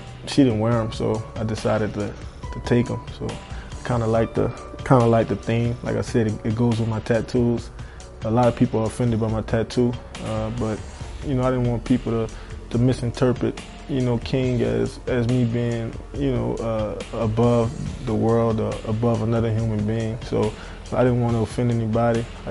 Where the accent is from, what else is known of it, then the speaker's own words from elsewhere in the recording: New Orleans, Louisiana, United States; You know, I'm from New Orleans, from Louisiana, and it gets pretty hot down there too.